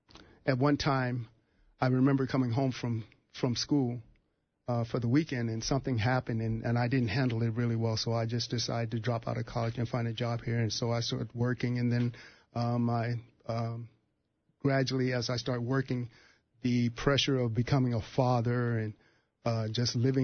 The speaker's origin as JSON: {"language": "English", "town": "Youngstown", "region": "Ohio", "country": "United States", "tie": "born or raised there", "said": "Yeah, I grew up in Youngstown, Ohio, which is about 65 miles outside of Cleveland."}